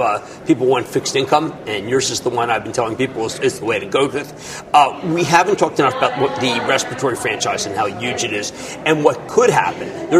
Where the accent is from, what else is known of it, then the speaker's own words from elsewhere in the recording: Philadelphia, Pennsylvania, United States; I think SmithKline because I'm from Philadelphia